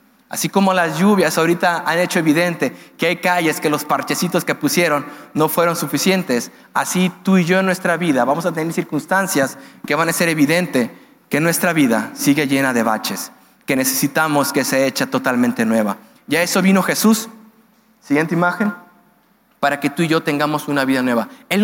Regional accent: Michoacán, Mexico; moved away as an adult; now in Querétaro, Mexico; Fue lo que dije cuando salí de Michoacán. Un nuevo comienzo, una nueva ciudad, nadie me conoce.

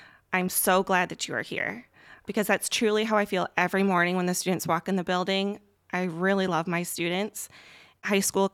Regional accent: Grand Rapids, Michigan, United States; I grew up in Grand Rapids, so I am from the area.

